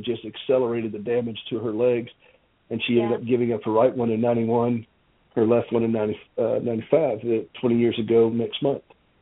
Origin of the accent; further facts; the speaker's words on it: South Carolina, United States; Well, I grew up in South Carolina.